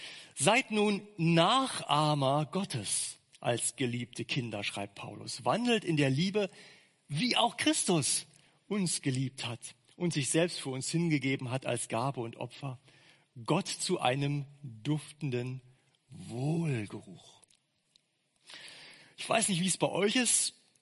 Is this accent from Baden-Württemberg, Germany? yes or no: no; Berlin, Germany; accent: Berlinerisch; so würde man auf Berlinerisch sagen, im Zungenschlag meiner Heimatstadt.